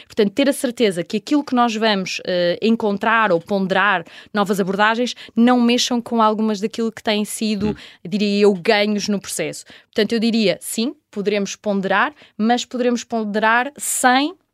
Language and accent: Portuguese; Portugal; Enquanto portugueses, temos de contar com esta inovação